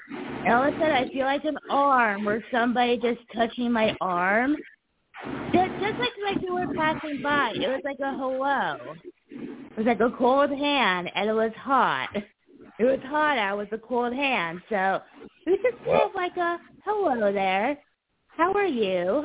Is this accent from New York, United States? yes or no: yes; New York, United States; And since I'm originally from New York, I've definitely had some hauntings in New York as well.